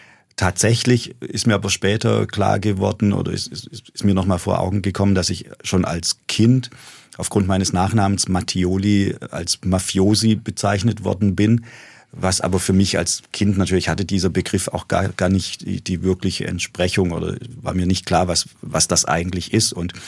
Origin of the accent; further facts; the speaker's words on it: Germany; Ich bin im Grunde deutsch aufgewachsen. Mein Vater kam aus den Abruzzen.